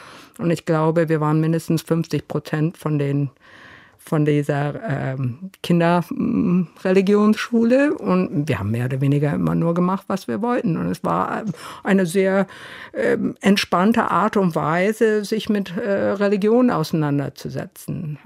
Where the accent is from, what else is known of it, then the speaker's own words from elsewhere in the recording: New York, United States; bin ich groß geworden in New York, in einem Umfeld, in dem jüdisch sein, evangelisch sein, protestantisch sein eher eine ethnische Beschreibung war als eine religiöse.